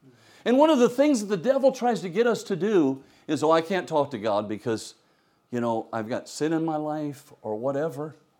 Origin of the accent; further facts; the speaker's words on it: Indiana, United States; I grew up in Indiana, sorry. You can't leave the state without playing basketball.